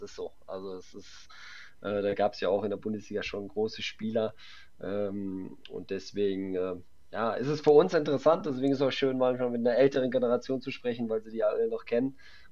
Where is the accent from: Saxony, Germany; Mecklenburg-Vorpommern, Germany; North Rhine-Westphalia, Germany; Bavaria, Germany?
North Rhine-Westphalia, Germany; ich komme hier aus der Gegend